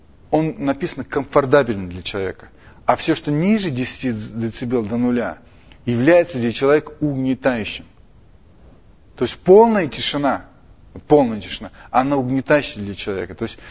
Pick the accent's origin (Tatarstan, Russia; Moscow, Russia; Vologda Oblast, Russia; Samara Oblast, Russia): Moscow, Russia; И я, человек, который приехал из России, из Москвы, где постоянно дождь